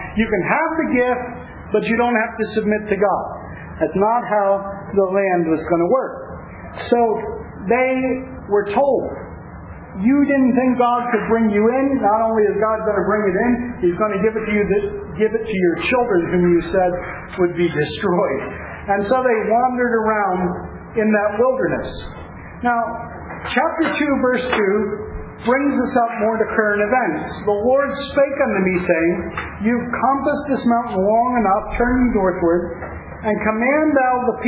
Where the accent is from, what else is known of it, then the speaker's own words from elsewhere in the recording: United States; The United States might go down as an American, as a person who loves my country.